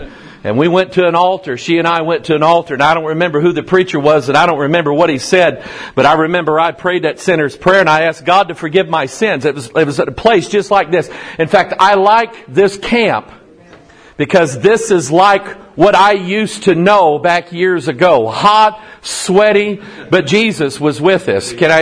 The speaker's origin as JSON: {"language": "English", "town": "Pine Bluff", "region": "Arkansas", "country": "United States", "tie": "born there", "said": "He says I'm from St. Louis. That's kind of not right. I was born in Pine Bluff, Arkansas. Yeah, but I lost the accent."}